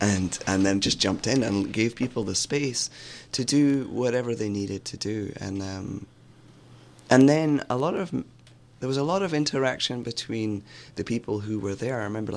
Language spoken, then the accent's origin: English; Scotland, United Kingdom; So I'm Scottish